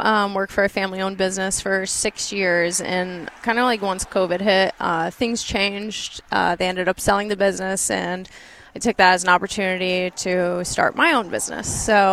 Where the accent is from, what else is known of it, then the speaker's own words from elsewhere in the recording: Florida, United States; now in Lebanon, United States; So I was born and raised in Florida.